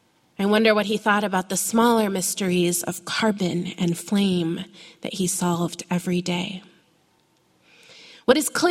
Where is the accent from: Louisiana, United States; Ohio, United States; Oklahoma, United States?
Ohio, United States; Miamisburg; all on one street near where I grew up in Miamisburg, Ohio.